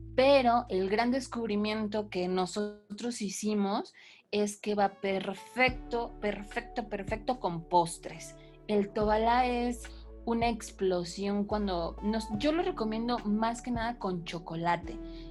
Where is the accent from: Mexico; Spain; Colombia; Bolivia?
Mexico; Oaxaca; como nosotros somos del Istmo de Tehuantepec